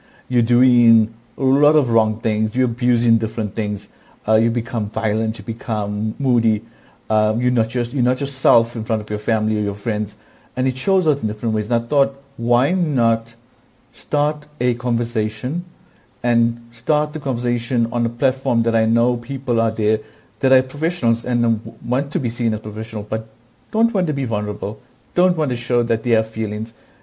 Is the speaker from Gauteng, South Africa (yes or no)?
no; Durban, KwaZulu-Natal, South Africa; growing up where I grew up in Durban